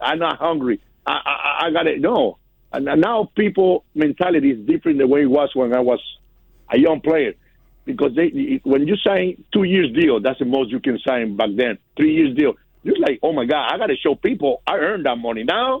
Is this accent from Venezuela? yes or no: yes; Venezuela; English is a second language; I come from Venezuela, Winter League, a lot of guys, 16 years old, 14 years old, you don't throw 90, we're not going to sign you